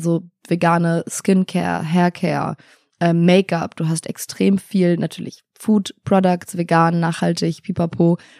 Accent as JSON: {"language": "German", "country": "Italy", "tie": "born or raised there", "said": "Ich meine, ich bin in Italien aufgewachsen"}